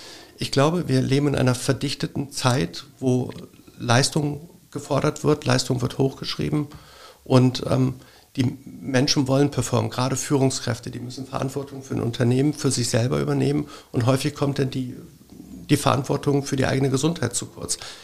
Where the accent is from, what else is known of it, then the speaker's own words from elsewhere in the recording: Bremen, Germany; born there; Ich bin gebürtiger Bremer. Meine Eltern kamen aus Griechenland.